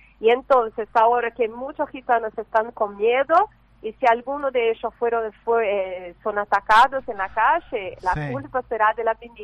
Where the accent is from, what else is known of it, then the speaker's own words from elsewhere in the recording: Goiânia, Goiás, Brazil; Spanish is a second language; yo soy de Goiânia, en Brasil, y hay muchísimos gitanos allá.